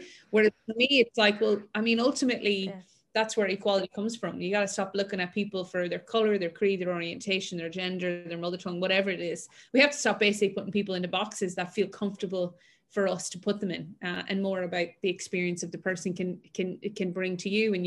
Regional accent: Ireland; but I grew up in Ireland, you know, there was really big interest.

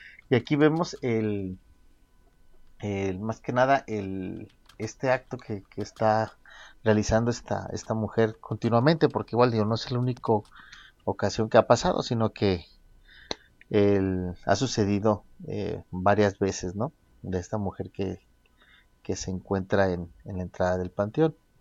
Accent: Mexico; como somos los mexicanos, ¿no?

